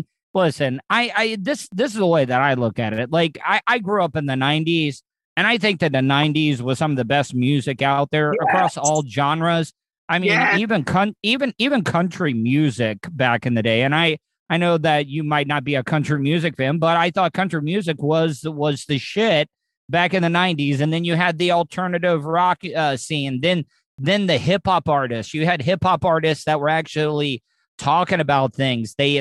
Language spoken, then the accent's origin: English; Florida, United States; growing up in Florida, we had the Miami, South Florida, like hip hop party music back in the day